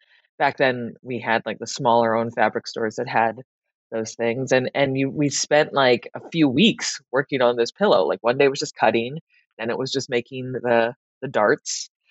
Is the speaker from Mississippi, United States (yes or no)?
no; San Francisco, California, United States; I grew up in San Francisco, where I went to public school